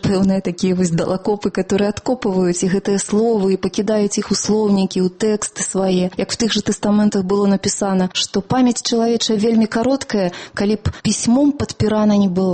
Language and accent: Belarusian; Minsk, Belarus; born there; я нарадзілася ў Менску